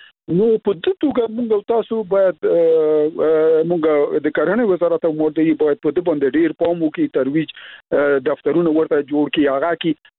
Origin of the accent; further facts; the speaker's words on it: Logar, Afghanistan; ته باور وکړه زه خپله د لوګر یم.